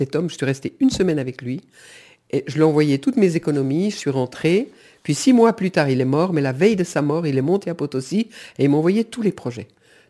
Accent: Yverdon-les-Bains, Vaud, Switzerland; born there; Je suis né à Yverdon, le jour de Pâques.

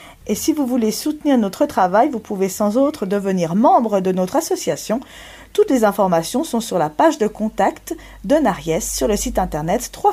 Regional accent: Valais, Switzerland; Une autre grotte naturelle peut être visitée chez nous, en Valais.

